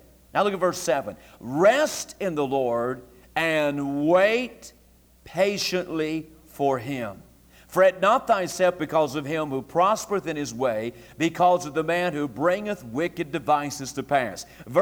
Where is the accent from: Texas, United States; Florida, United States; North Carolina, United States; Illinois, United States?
North Carolina, United States; Since I'm from North Carolina, I can talk about North Carolina.